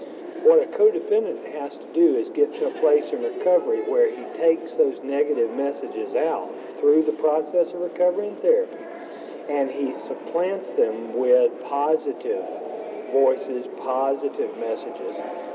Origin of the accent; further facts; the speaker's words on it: Alabama, United States; I'm from Alabama. That's how you have to teach me.